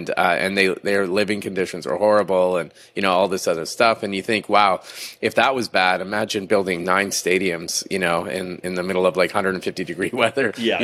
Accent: Canada; I'm Canadian

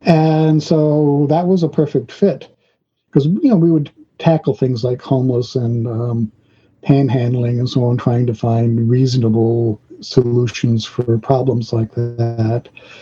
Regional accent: Germany; I grew up in Germany, and I was going to the military schools

